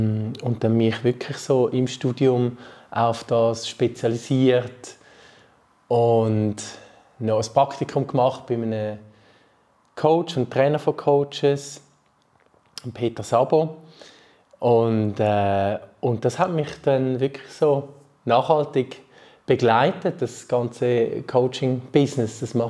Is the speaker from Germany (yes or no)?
no; Rapperswil-Jona, St. Gallen, Switzerland; ich bin in Rapperswil-Jona aufgewachsen